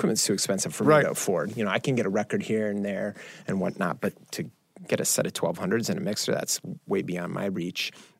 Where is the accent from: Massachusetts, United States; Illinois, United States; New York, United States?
Illinois, United States; Chicago; Look, a kid growing up in Chicago, my brothers both went to BYU